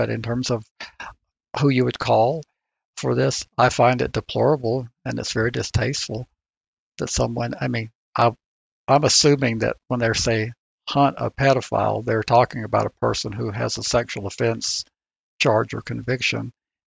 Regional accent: the South, United States; Being a Southerner, it was even a little bit strong for me.

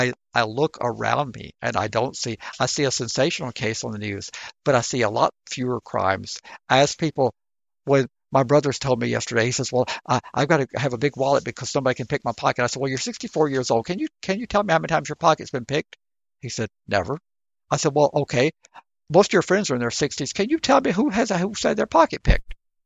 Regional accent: Covington, United States; Well, and then in my hometown of Covington, there was a service shelter of some type that they've closed.

